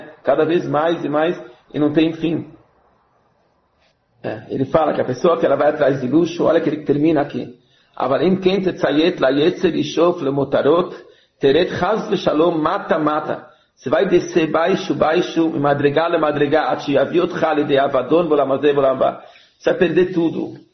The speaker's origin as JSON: {"language": "Portuguese", "country": "Hungary", "second_language": "Portuguese", "said": "Eu posso falar essa piada porque eu sou húngaro de casa, né?"}